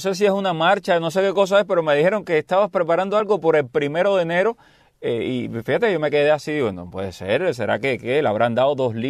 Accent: Cienfuegos, Cuba; como dicen en mi pueblo, en Cienfuegos, no hay nada

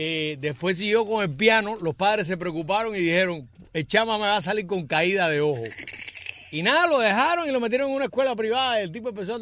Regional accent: Havana, Cuba; yo soy habanero

